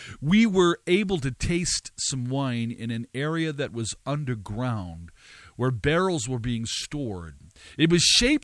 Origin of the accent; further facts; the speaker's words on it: California, United States; I am from Southern California.